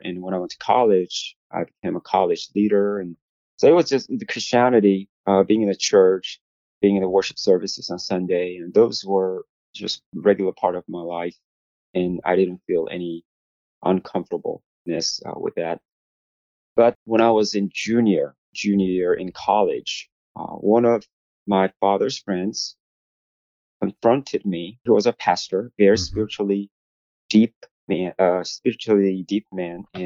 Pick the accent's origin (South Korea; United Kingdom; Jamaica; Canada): South Korea; English is a second language; moved away as an adult; now in United States; I'm made in Korea, as Kevin mentioned. So I was born in Korea, grew up in Korea, and I got married in Korea, had my first child in Korea.